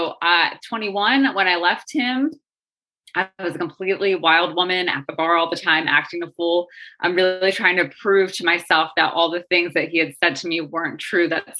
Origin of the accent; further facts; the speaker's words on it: Delaware, United States; now in Kennett Square, United States; So I recently moved to Kennett Square, Pennsylvania. I grew up in Delaware.